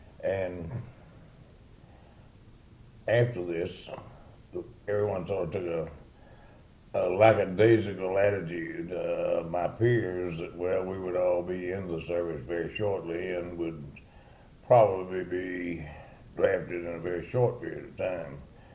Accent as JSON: {"language": "English", "town": "Marietta", "region": "Georgia", "country": "United States", "tie": "born or raised there", "said": "I grew up in Marietta, which was a very small country town, 20 miles from Atlanta, with one two-lane road and the streetcar."}